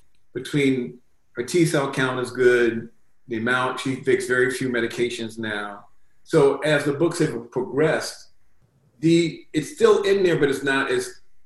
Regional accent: Brooklyn, New York, United States; I'm from Brownsville, Brooklyn, which mm-hmm. is a neighborhood in Brooklyn, a tough black neighborhood that's been poor since the 50s.

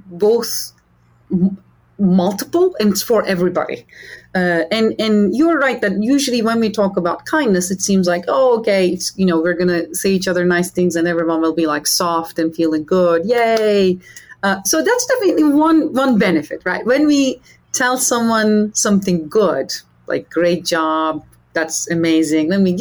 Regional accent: Istanbul, Turkey; moved away as an adult; now in United States; I moved to the United States at the age of 18 to study math at Harvard, from Istanbul, by the way. I'm originally from Istanbul.

